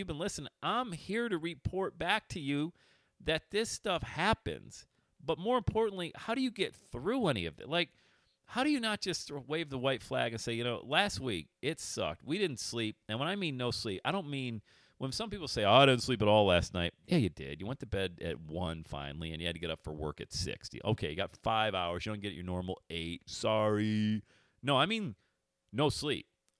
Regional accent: Cincinnati, Ohio, United States; 50% of the airway surgeries that are performed in the world are done right here in my hometown of Cincinnati, Ohio.

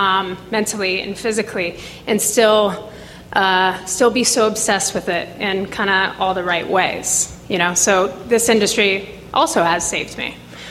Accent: Grass Valley, California, United States; also born or lived in San Francisco; I was born and raised, I was raised in Grass Valley.

